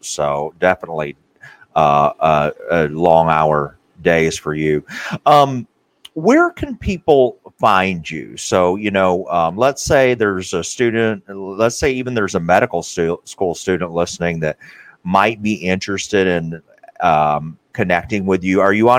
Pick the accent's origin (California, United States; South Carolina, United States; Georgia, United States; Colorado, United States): Georgia, United States; Atlanta; And he's located right in my hometown in Atlanta, Georgia.